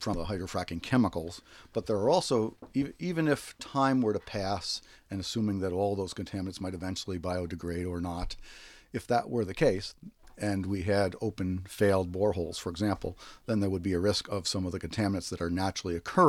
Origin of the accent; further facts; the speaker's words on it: Stone Ridge, New York, United States; Right, I'm from near Stone Ridge, New York.